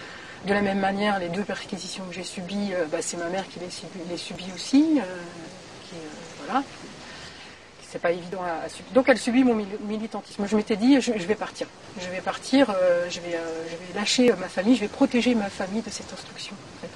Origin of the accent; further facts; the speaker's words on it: Verdun, Grand Est, France; Puis je suis de Verdun. Donc quand on est de Verdun, on se souvient qu'il ne faut pas baisser les bras